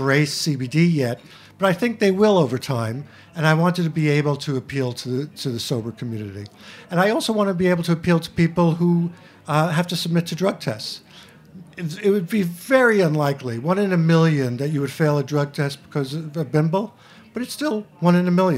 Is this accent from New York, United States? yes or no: yes; Queens, New York, United States; And I'm from Queens, by the way.